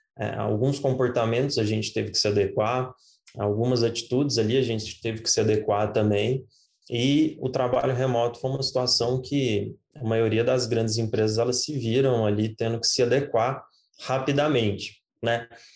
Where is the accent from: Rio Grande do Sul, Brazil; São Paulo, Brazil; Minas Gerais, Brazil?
Minas Gerais, Brazil; Uberlândia; a gente é daqui de Uberlândia, né, a gente nasceu aqui